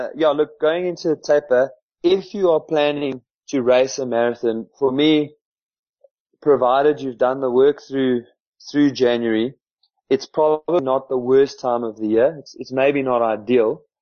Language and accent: English; Welkom, Free State, South Africa; You know, we grew up just outside Welkom